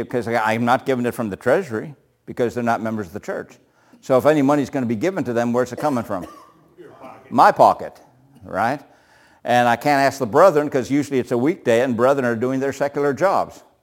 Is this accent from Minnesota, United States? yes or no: yes; Minnesota, United States; now in Florida, United States; I came from Minnesota to Florida. We didn't have this problem in Minnesota because in the wintertime in Minnesota, nobody's walking the streets.